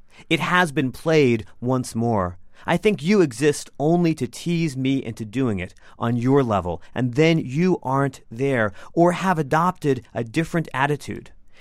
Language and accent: English; Washington, District of Columbia, United States; also born or lived in Minnesota; I'm also from Washington, D.C. I'm also a university teacher. Mm-hmm. I also used to live in Minnesota.